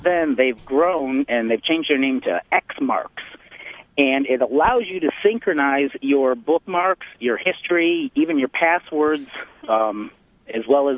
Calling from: Altoona, Pennsylvania, United States; Altoona, Pennsylvania.

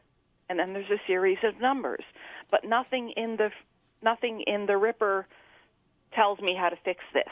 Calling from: Queensbury, New York, United States; Queensbury

